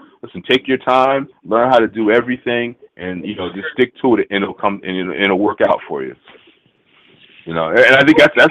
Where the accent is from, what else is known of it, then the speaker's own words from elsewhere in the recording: Lakewood, New Jersey, United States; And one of the gentlemen from … is from my hometown, you know. He lived in my hometown, Lakewood, New Jersey